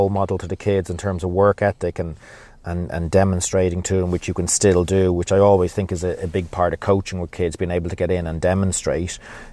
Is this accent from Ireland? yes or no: yes; Ireland; growing up in Ireland, we played on the street every day.